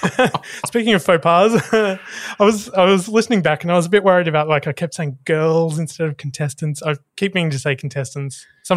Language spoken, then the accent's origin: English; Hobart, Tasmania, Australia; we grew up in Hobart, which wasn't exactly the most woke place when we were there as teenagers.